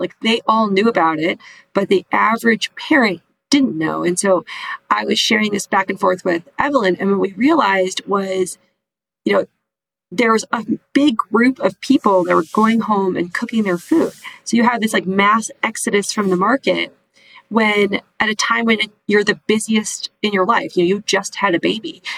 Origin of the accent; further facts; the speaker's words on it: Midwest, United States; And I was raised in the Midwest, where I was taught that kids are really resilient